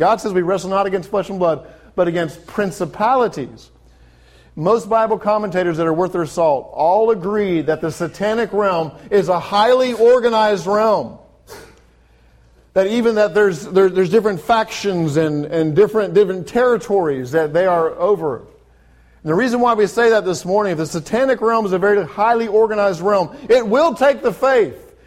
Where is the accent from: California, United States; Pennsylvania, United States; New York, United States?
Pennsylvania, United States; Johnstown; Now, I'm from Johnstown, Pennsylvania, or else I used to live in Johnstown, Pennsylvania.